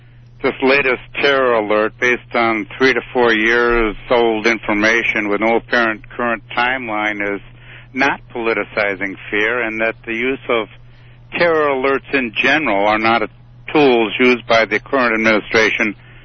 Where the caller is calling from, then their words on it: Michigan, United States; Yes, this is … from Michigan.